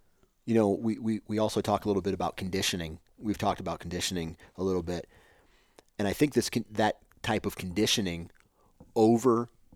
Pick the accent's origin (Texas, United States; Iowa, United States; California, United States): Iowa, United States; born there; You know, like, I was born in Iowa. And I have ground in Iowa.